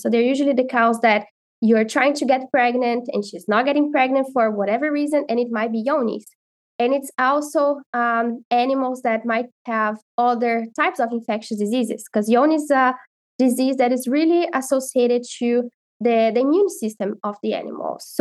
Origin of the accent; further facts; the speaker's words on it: Brazil; now in Calgary, Canada; I am a veterinarian from Brazil. So I finished my vet school in 2019, and I came to Calgary to do an internship with Herman and his students. And then I just ended up staying